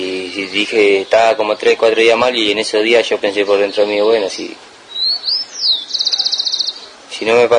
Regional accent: Ezeiza, Buenos Aires Province, Argentina; soy de acá de Seiza

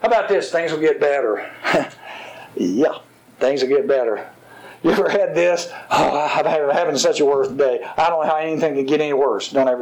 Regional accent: Giles, United States; When I grew up in Giles, I'm telling all about Giles since Gene reminds me, but I remember growing up one time a boy tried to kill himself.

